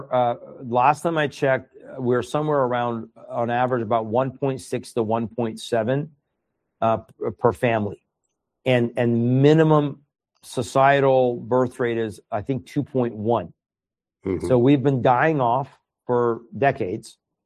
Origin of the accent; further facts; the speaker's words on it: Iran; first language Persian; English is a second language; And I'm from Iran. I speak Farsi. I don't speak Arabic.